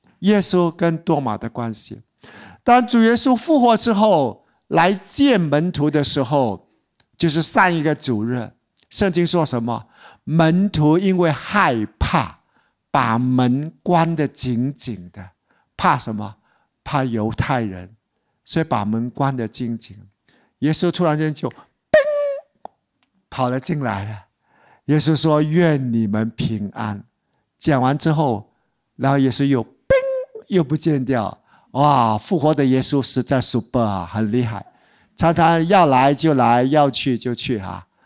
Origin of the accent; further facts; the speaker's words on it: Singapore; 用我们新加坡人的话啊